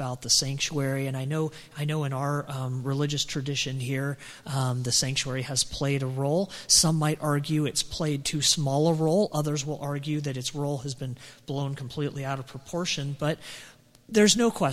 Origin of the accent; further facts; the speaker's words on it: Oakdale, California, United States; also born or lived in Glendale; I grew up in a single home in Central California. I was born in Glendale in Southern California, but my mom and dad got out of Southern California when I was very young, you know, just under a year old, and built a house in Oakdale, California